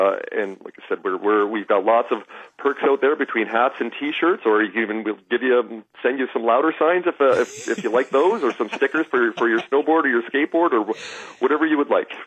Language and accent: English; Vancouver, British Columbia, Canada; we're from Vancouver, even though we spend most of our time in the States these days